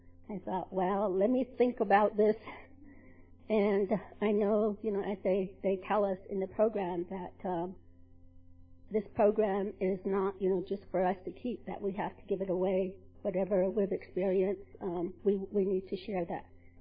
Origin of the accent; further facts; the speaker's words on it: United States; I come from the Navajo Nation. My clans are Totojitney. I was born from San Jacinto, and my maternal grandparents are Tachitney, and my paternal grandparents are Hanagahi.